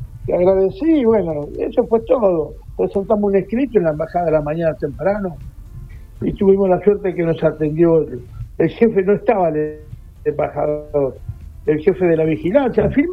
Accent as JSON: {"language": "Spanish", "country": "Argentina", "said": "yo como cualquier argentino que siempre tratamos de ayudar"}